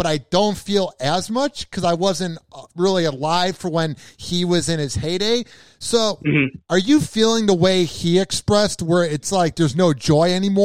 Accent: Arlington Heights, Illinois, United States; I was from Arlington Heights. It's convenient to say Chicago

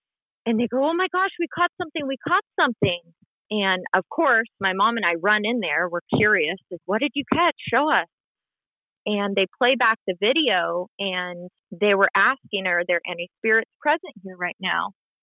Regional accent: California, United States; now in Savannah, United States; I'm personally from California

